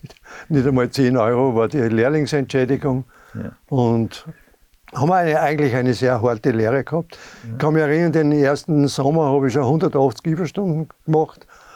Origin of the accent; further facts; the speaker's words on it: Bad Aussee, Styria, Austria; Und dann hat die Dame gesagt, na, wo kommst denn du her? Birschel, so quasi nicht. Habe ich gesagt, aus Bad Aussee.